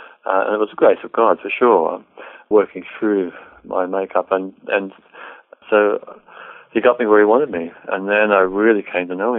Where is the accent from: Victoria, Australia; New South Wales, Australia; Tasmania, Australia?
New South Wales, Australia; Murrumburra; I was born in Murrumburra in 1948. I grew up there